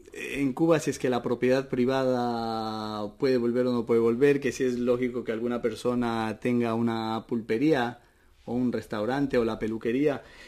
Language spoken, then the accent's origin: Spanish; Ecuador; Yo, por ejemplo, soy de Ecuador.